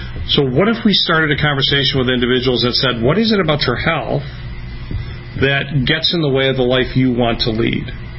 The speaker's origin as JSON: {"language": "English", "town": "Detroit", "region": "Michigan", "country": "United States", "said": "I'll use cars because I'm from Detroit."}